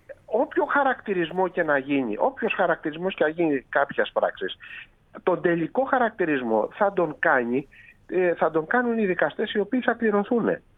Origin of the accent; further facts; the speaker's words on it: Zakynthos, Ionian Islands, Greece; για να χρησιμοποιήσω μια έκφραση που χρησιμοποιούμε στον τόπο μου, στη Ζάκυνθο